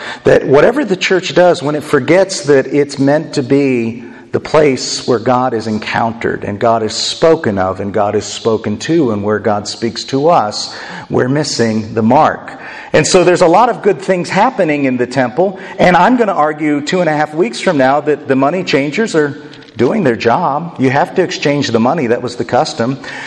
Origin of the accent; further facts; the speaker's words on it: Avon, Indiana, United States; I'm not from Indianapolis, I'm from Avon. It's just a small podunk town outside of Indianapolis.